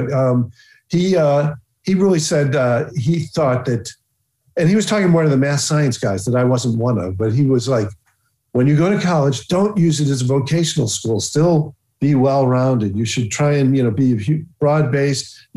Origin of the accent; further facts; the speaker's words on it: Chicago, Illinois, United States; But yes, I am from a big Irish Catholic family in Chicago. I have 7 siblings. I'm number 2 in the 8 kids there.